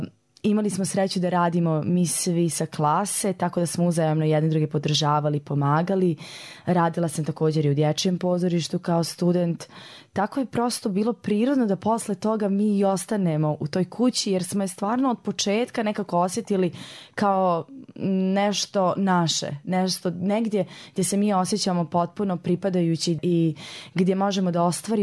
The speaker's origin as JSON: {"language": "Serbian", "town": "Banja Luka", "region": "Republika Srpska", "country": "Bosnia & Herzegovina", "tie": "born or raised there", "also_born_or_lived": "Tuzla", "said": "tako da sam se ja slučajno rodila u Tuzli. Inače sam odrasla u Banja Luci, tu sam završila i školu i gimnaziju"}